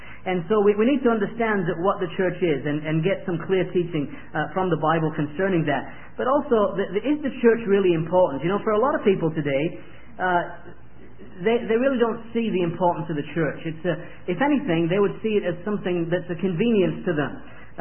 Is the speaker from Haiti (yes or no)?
no; England, United Kingdom; now in Georgia, United States; that's a tune that's very much associated with my home country, which is England. So even though I live in Georgia, you probably would figure out fairly quick that that's not where I'm from.